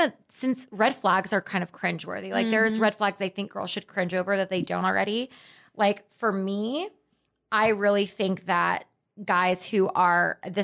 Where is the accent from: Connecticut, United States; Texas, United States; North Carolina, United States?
Texas, United States; Dallas; I used to love the guys that wore flashy stuff because like I grew up in Dallas and it was like the guys who acted like they had money.